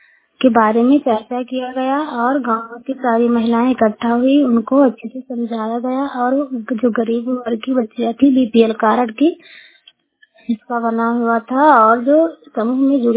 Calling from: Uttar Pradesh, India; Mobile वाणी जिला सरावस्ती से आज मैं बात कर रही हूँ।

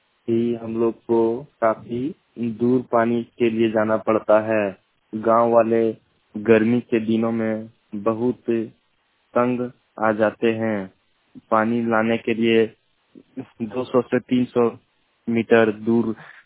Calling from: Madhopur, Bihar, India; ग्राम लक्षीपुर post Madhopur थाना करमंडी जिला जमुई से बोल रहा हूँ।

